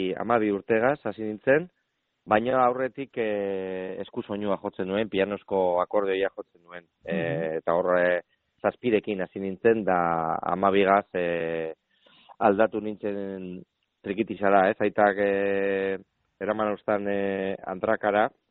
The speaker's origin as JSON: {"language": "Basque", "town": "Portugalete", "region": "Basque Country", "country": "Spain", "said": "ni Portugaletetik nator, da, garai hortan herri erdalduna zan, aita gorlistarra"}